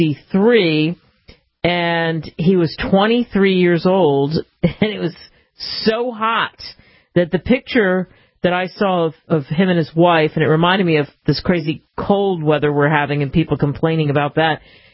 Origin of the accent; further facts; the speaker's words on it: Northeast, United States; I say this all the time because growing up in the Northeast, he made the reference to the Northeast, and he's right.